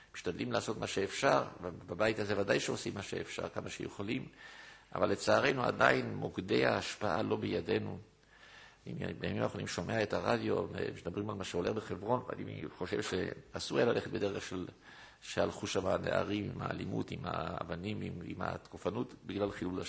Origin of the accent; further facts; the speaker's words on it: Jerusalem, Jerusalem District, Israel; כשהייתי נער בירושלים, אני יליד ירושלים.